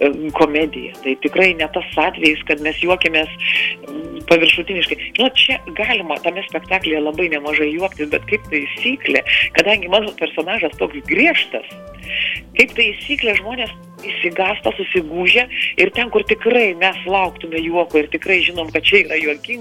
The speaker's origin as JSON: {"language": "Lithuanian", "region": "Samogitia", "country": "Lithuania", "accent": "Samogitian", "said": "jaunystėje tas pats buvo dėl mano žemaičių kalbos. Tai tikrai esu perėjus tą visą sudėtingą kelią, kol išmokau kalbėti lietuviškai"}